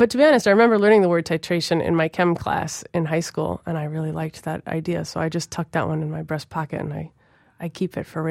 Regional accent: Minnesota, United States; as much as I love the values that I gleaned from a childhood growing up in Minnesota

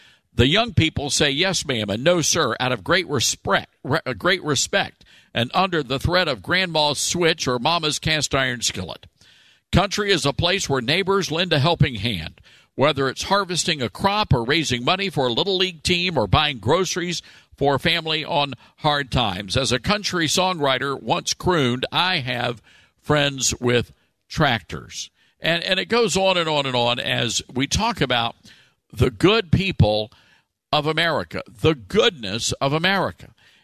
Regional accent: Tennessee, United States; Michelle is from North Carolina. I'm from Tennessee.

